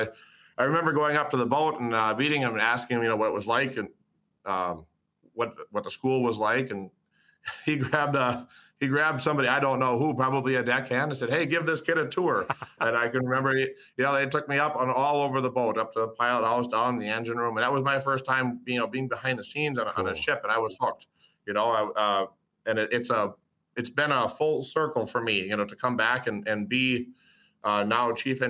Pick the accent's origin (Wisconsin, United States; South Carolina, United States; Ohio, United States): Wisconsin, United States; Howard's Grove; I grew up in Wisconsin. From a small town called Howard's Grove, just 20 minutes south of Manitowoc.